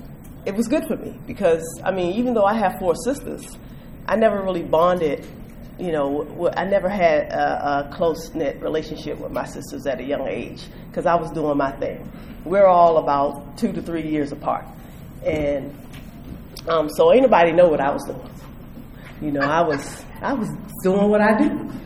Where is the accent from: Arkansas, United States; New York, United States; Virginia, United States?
Virginia, United States; Alexandria; also born or lived in Washington, D.C.; I went back home. I'm from Alexandria, Virginia. So, and even though I lived in D.C., you know, it's nothing like home.